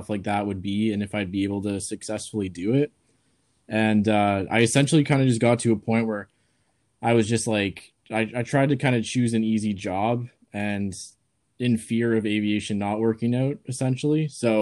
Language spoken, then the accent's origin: English; Kitchener, Ontario, Canada; I'm from Kitchener, Ontario, Canada.